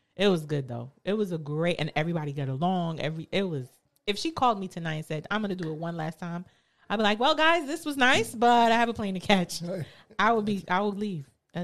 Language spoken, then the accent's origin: English; Brooklyn, New York, United States; I'm from Brooklyn. So you're around, being in New York, celebrity is really nothing.